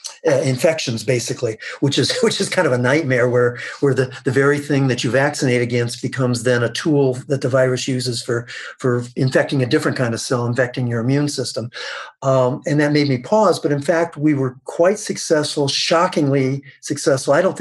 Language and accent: English; Michigan, United States; as I called it when growing up in Michigan.